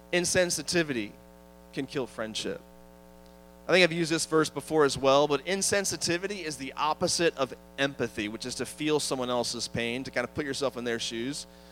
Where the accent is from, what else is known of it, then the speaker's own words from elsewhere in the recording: East Coast, United States; I grew up on the East Coast. We had a lot of seafood on the East Coast